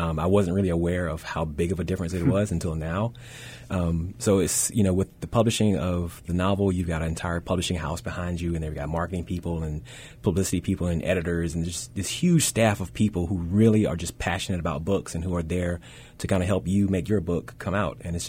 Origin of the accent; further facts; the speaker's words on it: the South, United States; I think that as a Southerner, I think you're almost bred to be a magical realist.